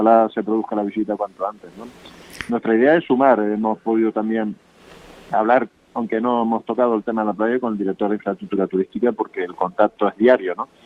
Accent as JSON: {"language": "Spanish", "region": "Canary Islands", "country": "Spain", "said": "todos somos canarios"}